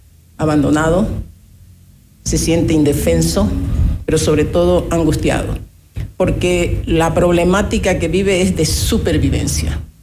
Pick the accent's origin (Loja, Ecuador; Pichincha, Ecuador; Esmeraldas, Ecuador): Esmeraldas, Ecuador; por mi pueblo de Esmeraldas, que siento que está en una situación realmente triste